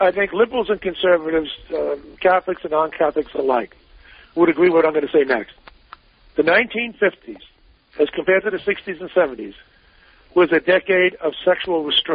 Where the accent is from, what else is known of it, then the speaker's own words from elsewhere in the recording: Ireland; I'm Irish. My people have a problem with the drink.